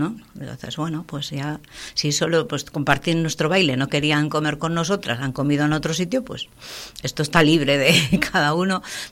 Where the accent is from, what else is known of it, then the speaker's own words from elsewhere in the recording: Laredo, Cantabria, Spain; somos todos de Laredo, queremos estar